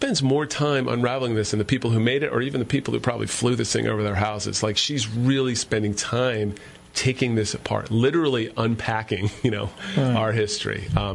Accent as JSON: {"language": "English", "region": "Virginia", "country": "United States", "tie": "born or raised there", "said": "I think a lot of us growing up in Virginia rode the Rebel Yell a lot. I know I did."}